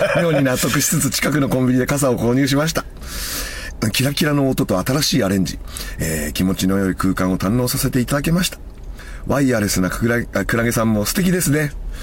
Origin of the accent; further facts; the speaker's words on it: Kasuga, Fukuoka, Japan; 私の実家も廃業しましたが、魚屋で、店は春日市ですが、博多市のちょっと南ですね